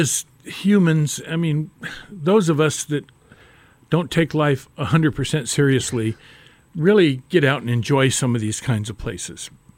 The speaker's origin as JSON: {"language": "English", "town": "Lexington", "country": "United States", "tie": "born or raised there", "said": "and about John and Jessica's great work here in Lexington, because my hometown."}